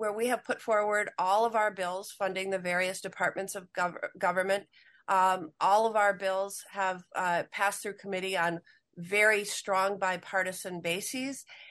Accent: Madison, Wisconsin, United States; In my hometown of Madison, we have an extensive project underway right now relating to bus rapid transit.

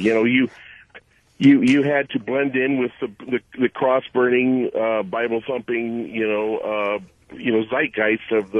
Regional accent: New Orleans, Louisiana, United States; I'm only second generation from Germany, and I grew up in New Orleans area.

